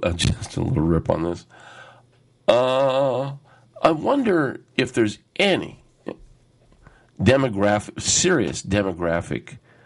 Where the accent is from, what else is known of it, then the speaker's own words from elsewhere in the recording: California, United States; But, you know, I just grew up here in California. I was born and raised in America.